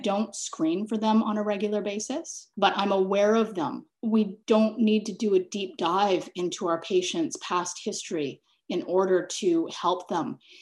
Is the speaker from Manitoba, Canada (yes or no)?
no; Kamloops, British Columbia, Canada; I was born and raised in Kamloops. I could see the residential school across the river from where I grew up.